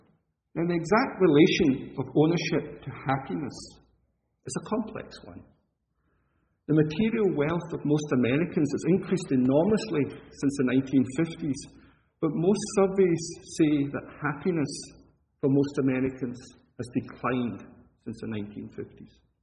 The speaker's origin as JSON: {"language": "English", "region": "Scotland", "country": "United Kingdom", "said": "my home country, Scotland"}